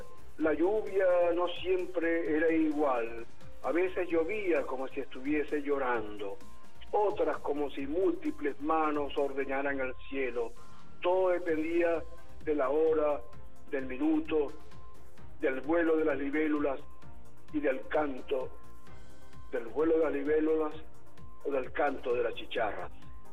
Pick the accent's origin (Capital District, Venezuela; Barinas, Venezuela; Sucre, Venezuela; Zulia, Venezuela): Zulia, Venezuela; Potreritos; en el municipio La Cañada de Urdaneta, repito, de donde soy, por cierto, ese municipio tiene 5 parroquias, una de las cuales se llama Potreritos, que es donde exactamente, que es donde nací yo